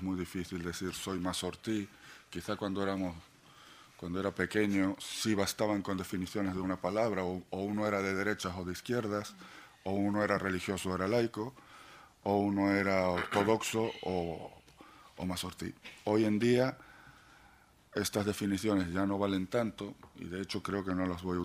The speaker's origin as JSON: {"language": "Spanish", "country": "Israel", "moved": "yes", "lives_now": "Spain", "said": "soy israelí español, llevo la mitad de mi vida en España, así que ya soy muy español."}